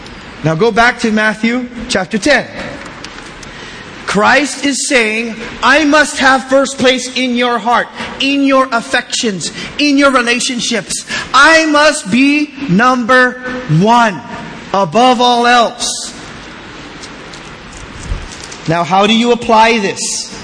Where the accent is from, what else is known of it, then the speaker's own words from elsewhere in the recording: Philippines; And brothers, look at me, I'm Filipino. We have tight family units too.